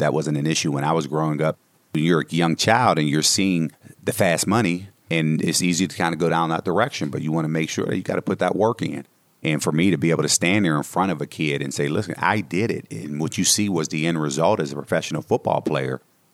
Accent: Homestead, Pennsylvania, United States; I was born in 1974. I grew up here in Homestead and grew up in the steel mill days.

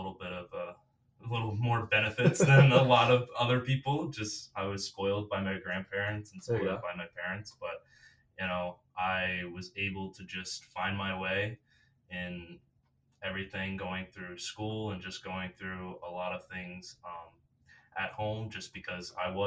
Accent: Schenectady, New York, United States; So I'm from Schenectady. It's right outside Albany.

